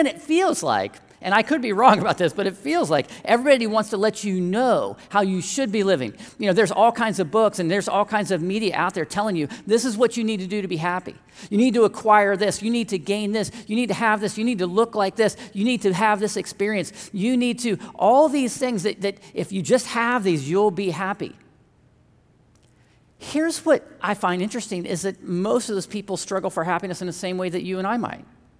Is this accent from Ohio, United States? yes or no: yes; Columbus, Ohio, United States; But I'm the youngest of six, very big family. She's an only child. I grew up in Columbus, very big place.